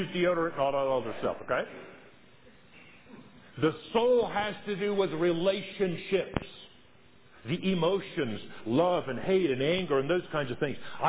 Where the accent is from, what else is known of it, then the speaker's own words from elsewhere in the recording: the South, United States; As I mentioned, I was raised in the South. That was the days, the 50s